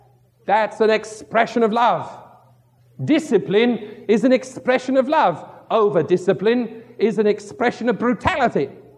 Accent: United Kingdom; As a boy growing up in the Isle of Great Britain

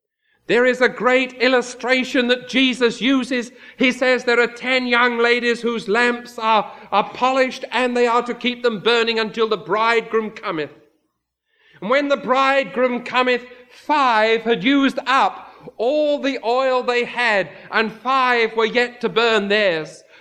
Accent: United Kingdom; Of course, I'm British.

